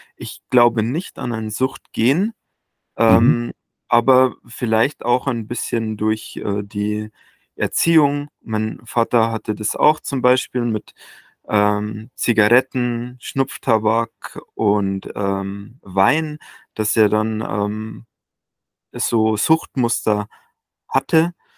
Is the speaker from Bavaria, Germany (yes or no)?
yes; Bavaria, Germany; ich bin in Bayern aufgewachsen, wie man vielleicht hören kann. Ganz leicht, ne?